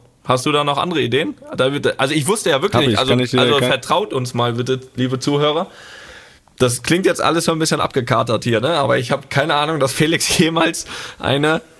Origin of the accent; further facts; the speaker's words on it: Rostock, Mecklenburg-Vorpommern, Germany; Da, wo wir ja als Jugendliche in Rostock immer trainiert haben, täglich.